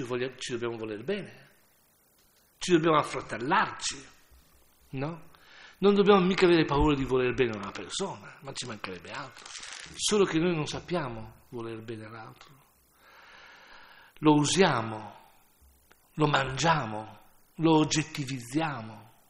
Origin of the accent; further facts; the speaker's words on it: Ferrara, Emilia-Romagna, Italy; Io sono di Ferrara, io mi sono vergognato.